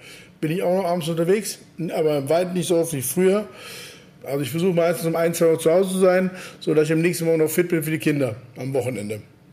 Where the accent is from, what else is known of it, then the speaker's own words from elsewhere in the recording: Cologne, North Rhine-Westphalia, Germany; born there; Also ich bin ja in Köln geboren, liebe Köln und finde die Kölner Mentalität generell sehr gut.